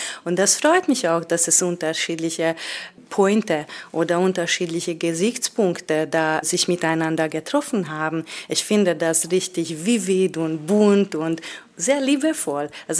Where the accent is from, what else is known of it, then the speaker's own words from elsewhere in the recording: Hungary; moved away; ich komme ursprünglich aus Ungarn und in den letzten mehreren Jahren zirkuliere ich meistens zwischen deutschsprachigen Ländern.